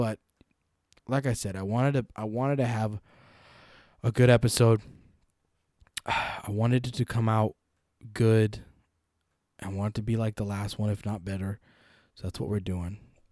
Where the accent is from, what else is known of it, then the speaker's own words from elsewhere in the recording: Brooklyn, New York, United States; I'm from Brooklyn.